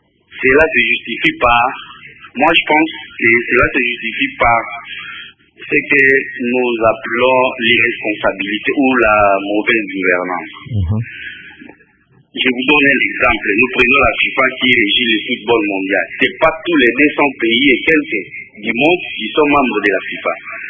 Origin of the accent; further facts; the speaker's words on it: Boende, Équateur, DR Congo; born there; je ne suis pas né à Kinshasa. Je rappelle, nous étions, moi, je suis de l'Équateur. Je suis né à Boïne